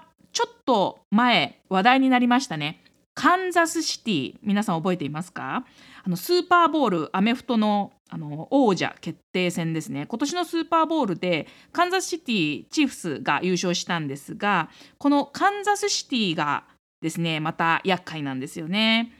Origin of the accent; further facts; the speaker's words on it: Fuji, Shizuoka, Japan; 私の地元静岡県富士市の電車の駅でいうと